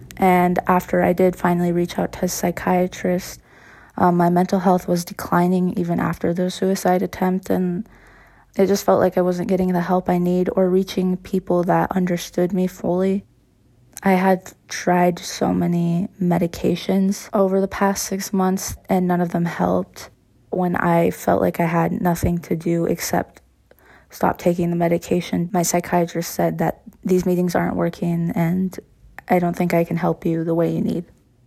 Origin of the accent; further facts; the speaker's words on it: Polson, Montana, United States; I am 22 years old. I am Blackfeet and Bitterroot Salish. I'm from the Flathead Reservation in Montana, specifically Polson.